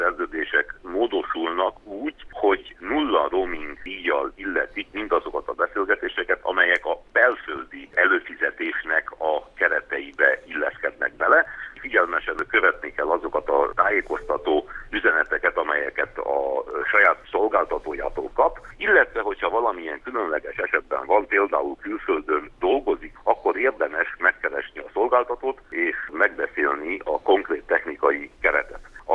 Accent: Transylvania, Romania; én időben lehet, hogy többet töltök otthon, vagy valamennyivel többet töltök otthon Erdélyben, mint Brüsszelben és Strasbourgban

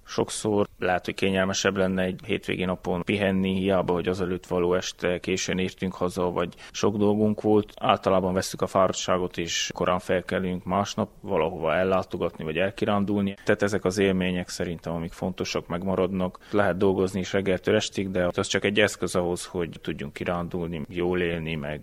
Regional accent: Gheorgheni, Harghita, Romania; egy egész jó közösség van, síző közösség a szülővárosomon, Gyergyószám Miklóson

